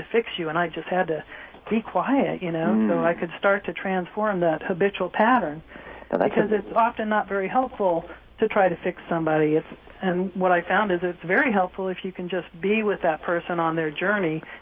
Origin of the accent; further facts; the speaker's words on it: United States; as an American, especially in a psychiatric hospital